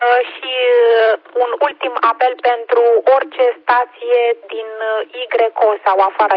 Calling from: Pitești, Argeș, Romania; toate cele bune de aici vă transmitem de la Pitești și eu și Cătălin.

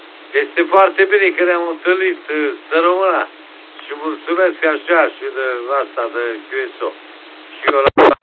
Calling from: Măcin, Tulcea County, Romania; Sunt pensionar și sunt la locația de la Măcin. QTH-ul meu este Măcin. Așa, 10 km distanță de Brăila.

